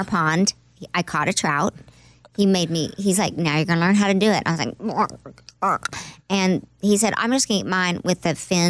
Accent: Oklahoma, United States; well, yeah, because I grew up in Oklahoma, mm-hmm. and my grandparents, my granddad was a farmer

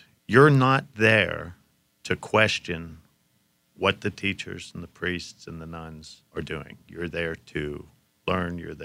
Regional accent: Johnstown, Pennsylvania, United States; Beginning when I was 10 years old in my hometown of Johnstown, Pennsylvania, in my Catholic school of St. Clement's Parish

